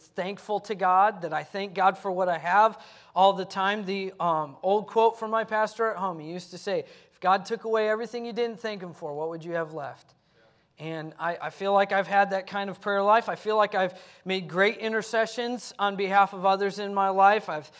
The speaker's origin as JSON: {"language": "English", "country": "United States", "said": "they look at me different because I'm an American."}